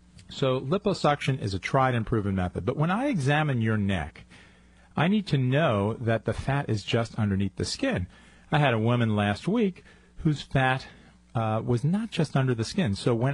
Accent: Chicago, Illinois, United States; accent: Chicago; I maintain my Chicago accent.

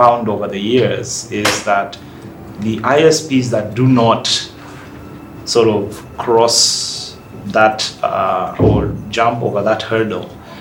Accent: Nairobi, Kenya; And I was born in Nairobi, grew up here.

